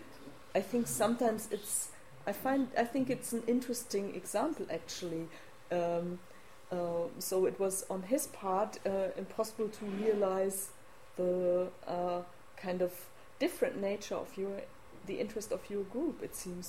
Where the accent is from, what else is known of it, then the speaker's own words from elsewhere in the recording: Kassel, Hesse, Germany; I come from Kassel, and I was born there